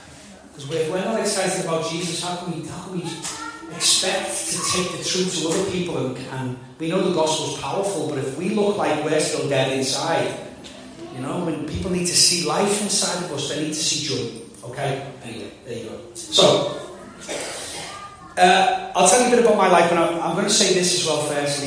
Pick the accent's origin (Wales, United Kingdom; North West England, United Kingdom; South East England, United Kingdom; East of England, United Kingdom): North West England, United Kingdom; Birkenhead; born there; I was born in Birkenhead, which is on the Whittle, if you don't know it. We're about 4 hours drive. We're about 4 miles drive from Liverpool city centre